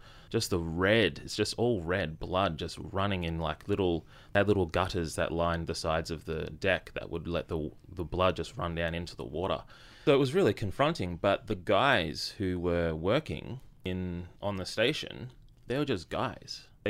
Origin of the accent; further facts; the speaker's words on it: Brisbane, Queensland, Australia; and I'm from North Brisbane.